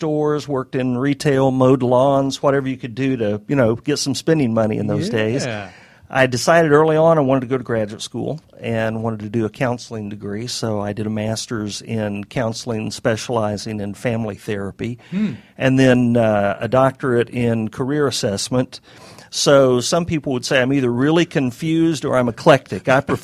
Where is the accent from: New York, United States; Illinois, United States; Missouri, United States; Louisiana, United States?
Missouri, United States; Neosho; born there; I was born in Neosho, Missouri, which is a city, designated a city long before the statistical definition of city came into play. It's 10,000 people.